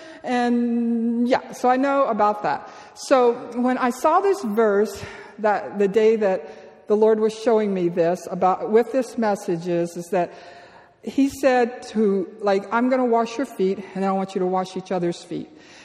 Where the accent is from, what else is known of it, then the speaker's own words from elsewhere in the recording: Louisiana, United States; also born or lived in Costa Rica; because I was raised in South Louisiana and we never wore shoes.